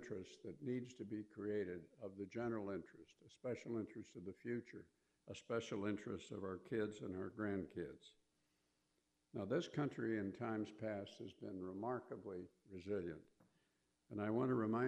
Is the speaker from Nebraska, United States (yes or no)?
yes; Nebraska, United States; I was brought up in Nebraska, and we used to hunt for pheasants and turkeys.